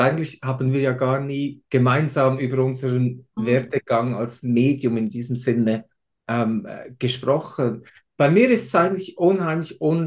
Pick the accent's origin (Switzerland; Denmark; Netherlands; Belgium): Switzerland; accent: Swiss; wahrscheinlich auch meinen Schweizer Akzent, da ich Schweizer bin ursprünglich.